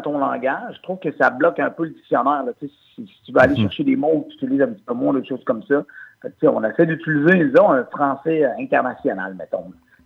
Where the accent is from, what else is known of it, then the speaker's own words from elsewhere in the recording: Quebec, Canada; accent: joual; on avait notre accent joual, puis on rappait comme on parlait.